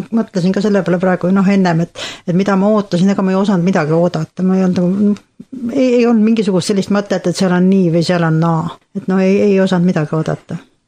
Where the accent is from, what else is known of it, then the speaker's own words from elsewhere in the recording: Saare County, Estonia; now in Haapsalu, Estonia; ma olen Saaremaalt tegelikult. Ma olen nüüd hästi palju aastaid Haapsalus elanud, on taatma ikka olen Haapsalu inimene.